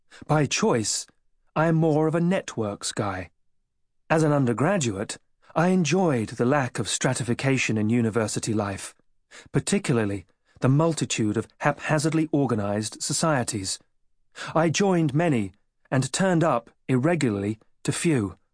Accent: United Kingdom; But as a British citizen, I could not even vote in that election.

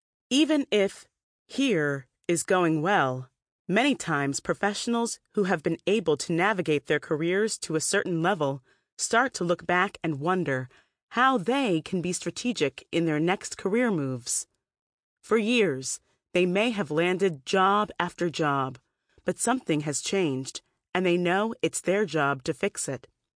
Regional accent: Connecticut, United States; now in New York, United States; I was about 2 years out of college and determined not to go back to my hometown in Connecticut and live with my parents.

